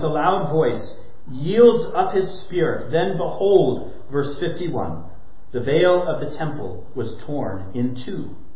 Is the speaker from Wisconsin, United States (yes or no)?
no; California, United States; I grew up in Southern California and lived through a couple of the big earthquakes.